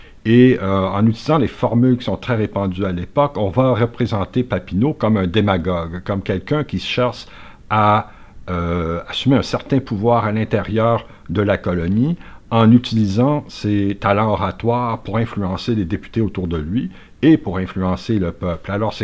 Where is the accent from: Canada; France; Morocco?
Canada; Quebec; en tant que Québécois, on a tendance à avoir une représentation